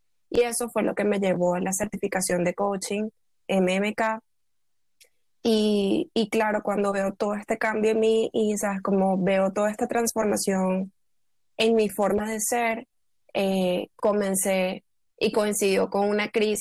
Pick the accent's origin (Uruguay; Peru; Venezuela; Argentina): Venezuela; now in Spain; yo soy venezolana, llegué aquí a España hace 6 años